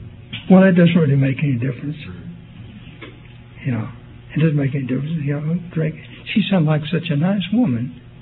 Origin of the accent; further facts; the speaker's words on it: Oklahoma, United States; From my home state of Oklahoma.